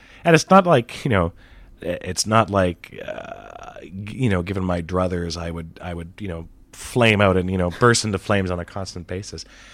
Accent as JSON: {"language": "English", "country": "Canada", "said": "I find it pretty rare, but then I'm from Canada, so it doesn't come up that often."}